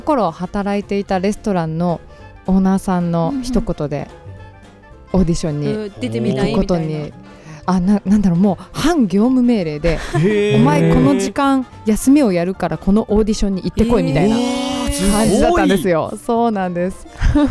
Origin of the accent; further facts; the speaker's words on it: Iwata, Shizuoka, Japan; 出身がですね、はい、あの静岡県になりますね。